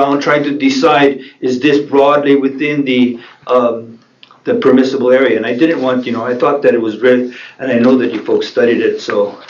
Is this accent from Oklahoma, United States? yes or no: no; Hawaii, United States; I'm from Kauai, and I'm over here on the Big Island